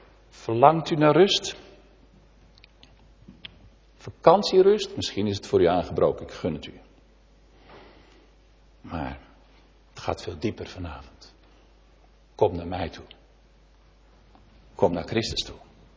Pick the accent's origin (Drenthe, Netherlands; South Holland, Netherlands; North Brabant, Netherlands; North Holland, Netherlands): North Holland, Netherlands; Huizen; Ik kom zelf uit Huizen.